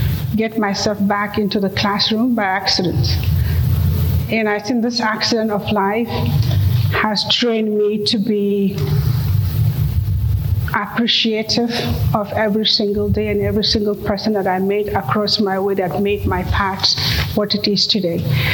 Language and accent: English; Northern Nigeria, Nigeria; born there; I was born in the northern part of Nigeria.